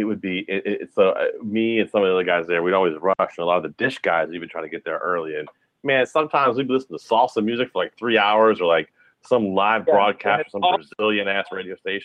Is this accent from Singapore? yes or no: no; Virginia, United States; I come from Virginia. I know you guys are New York people, but I come from down south.